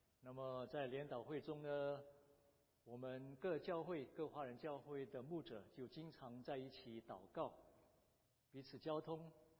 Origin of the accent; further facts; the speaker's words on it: Indonesia; 我是在印尼出生长大的，我父母亲因为听孙尚杰博士布道而信主的，所以我从小就在基督徒的家庭里长大。